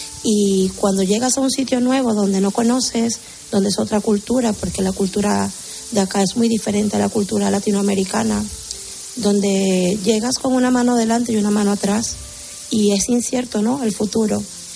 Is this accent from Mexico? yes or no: no; Nueva Esparta, Venezuela; De la isla de Margarita, Venezuela.